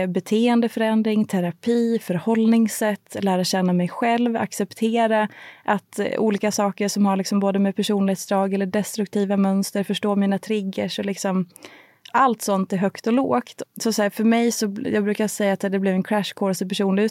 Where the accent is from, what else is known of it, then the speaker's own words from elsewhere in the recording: Dalarna County, Sweden; jag är uppvuxen i skidklubben hemma i Dalarna